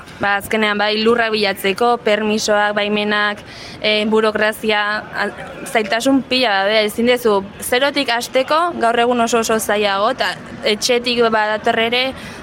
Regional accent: Azpeitia, Basque Country, Spain; Azpeititik natarne.

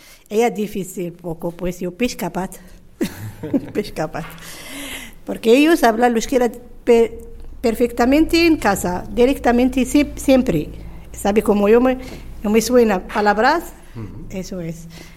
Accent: Oujda, Oriental, Morocco; Spanish is a second language; now in Spain; Yo vivo en Oujda, en nación de Oujda. Oujda en Marruecos, cerca de Mnidia, en frontera de Algeria. Pues mi país muy bueno, también grande como Irón.

